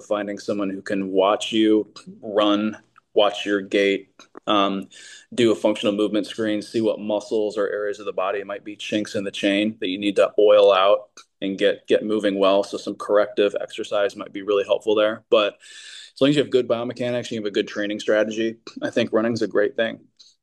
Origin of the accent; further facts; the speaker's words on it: Chicago, Illinois, United States; moved away as an adult; I grew up in Chicago where the wind chill can get down to negative 30, where it's horrific. It's one of the reasons I left. Love Chicago, just can't live there.